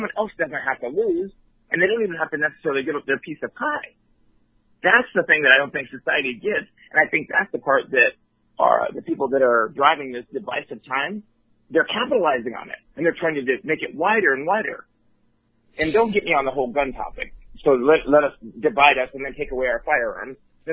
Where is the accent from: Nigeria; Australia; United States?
United States; Dayton, Ohio; born there; I was born in Dayton, Ohio, on Wright-Patterson Air Force Base.